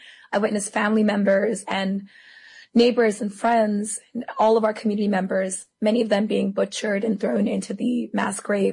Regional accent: Al-Fasher, North Darfur, Sudan; The city itself is a city of 1 million people. It's my hometown.

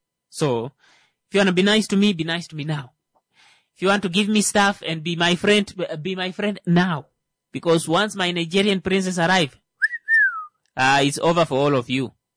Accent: Namibia; I understand you're from Namibia. Which part of Namibia? I'm like, I'm from Osakos.

